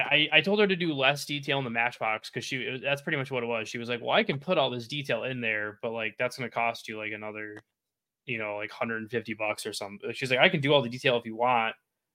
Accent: Michigan, United States; now in Wisconsin, United States; I was from Michigan, but I live in Wisconsin.

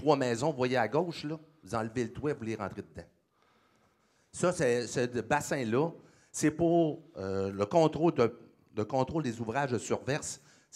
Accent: Quebec City, Quebec, Canada; Je viens de Québec.

